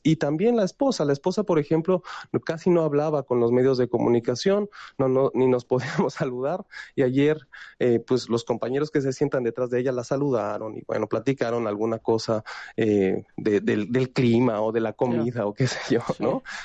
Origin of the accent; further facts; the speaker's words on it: Mexico; Yo creo que eso tiene un valor para nosotros como mexicanos